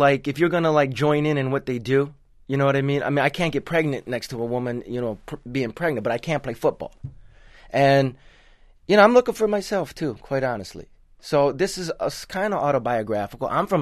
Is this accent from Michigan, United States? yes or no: yes; Detroit, Michigan, United States; also born or lived in Livonia / Westland; now in Los Angeles, United States; I'm from Michigan, Detroit area, you know, like bounced around. Livonia, Westland, Detroit itself. Lived here for many years. I live in L.A. now.